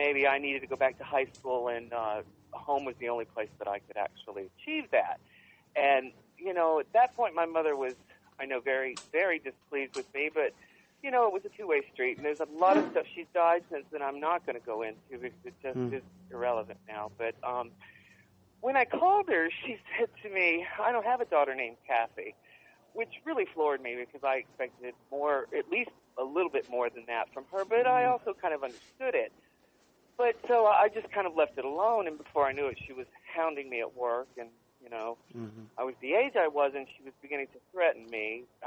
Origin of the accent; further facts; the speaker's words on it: Fort Wayne, Indiana, United States; born there; I was born in Fort Wayne, Indiana.